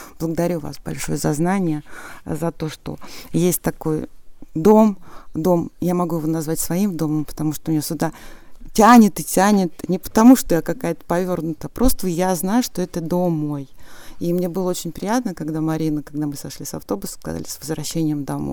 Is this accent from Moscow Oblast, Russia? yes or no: yes; Monino, Moscow Oblast, Russia; я из Монина